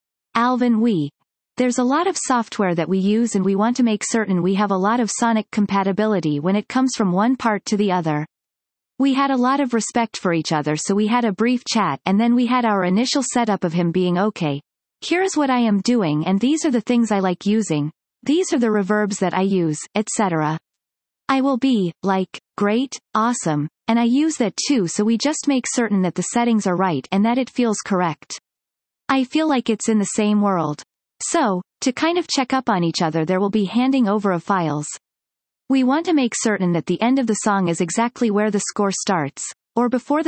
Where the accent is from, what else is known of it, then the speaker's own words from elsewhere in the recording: Malaysia; I grew up in Malaysia and we had that one video game that our friend had